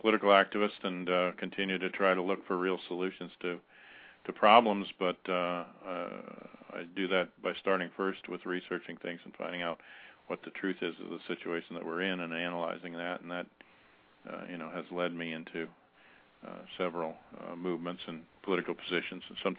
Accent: United States; I grew up around the Pentagon, the CIA, the NSA. Those were my neighbors.

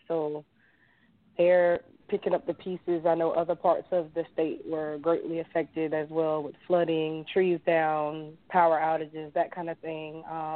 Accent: Florida, United States; Born and raised in Florida, but never been to Key West.

